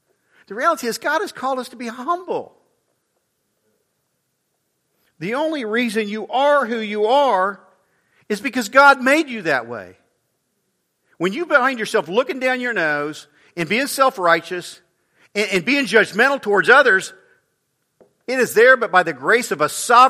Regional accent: Hazel, Kansas, United States; Even the little Methodist church I grew up in Hazel, Kansas, we sang this all the time.

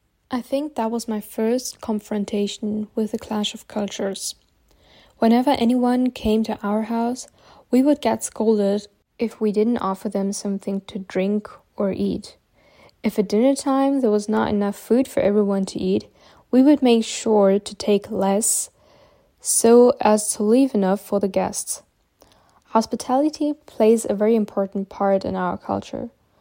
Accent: Germany; Well, actually, I was born in Germany, but my parents are from Pakistan. But we speak Urdu, which is almost the same as Hindi. Therefore, I also know Hindi.

